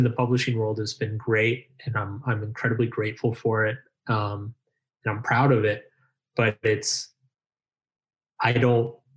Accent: United States; Because I'm American.

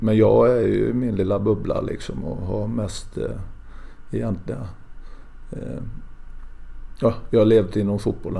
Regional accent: Småland, Sweden; Jag lever lite en skyddad verkstad där som smålänning och inflytande.

